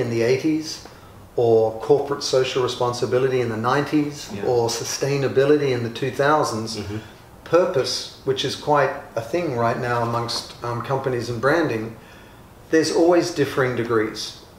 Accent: Australia; For example, I'm an Australian. And I grew up in the water, I'm a surfer

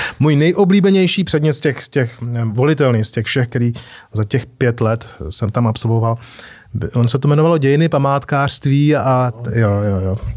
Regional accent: Prague, Czechia; já jsem rodilej Pražák, já jsem tady vyrůstal

